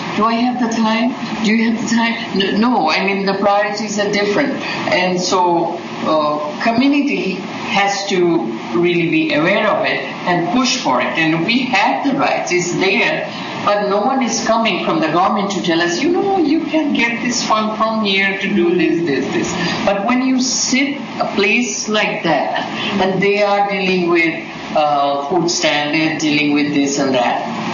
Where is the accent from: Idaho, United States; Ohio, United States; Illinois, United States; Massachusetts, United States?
Illinois, United States; Chicago; I'm from Chicago, and I'm from Apnagar.